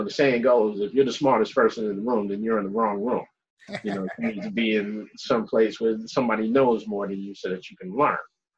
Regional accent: Bronx, New York, United States; Again, you know, I'm from the Bronx. I grew up in the Bronx

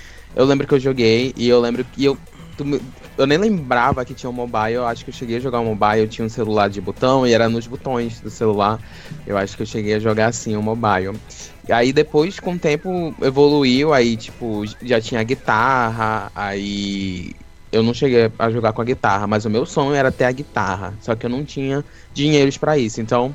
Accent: Manaus, Amazonas, Brazil; nós somos de Manaus, Amazonas

